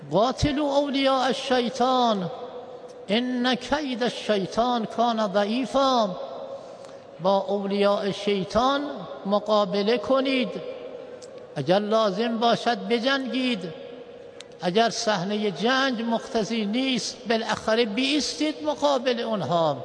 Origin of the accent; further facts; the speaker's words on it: Iran; هر کس ما را به عنوان یک ایرانی می دید